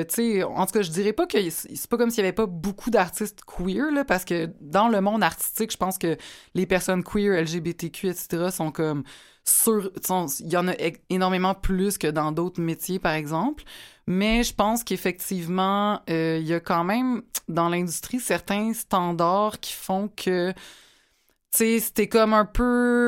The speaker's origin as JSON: {"language": "French", "town": "Repentigny", "region": "Quebec", "country": "Canada", "said": "Ben moi, je viens de Repentigny."}